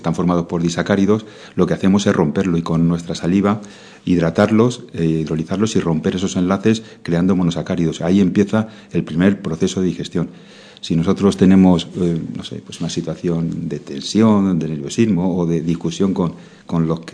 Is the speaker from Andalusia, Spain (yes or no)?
no; Segovia, Castile and León, Spain; Yo soy de Segovia, toda mi familia ha sido agricultor. Y tengo esa procedencia.